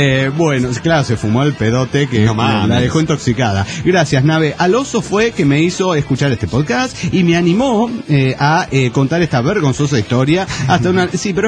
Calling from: Tuxtla Gutiérrez, Chiapas, Mexico; de Tuxtla, Gutiérrez, Chiapas, México.

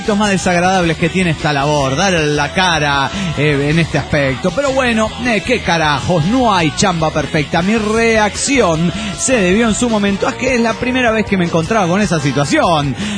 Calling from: Guadalajara, Jalisco, Mexico; de Guadalajara, Jalisco, México.

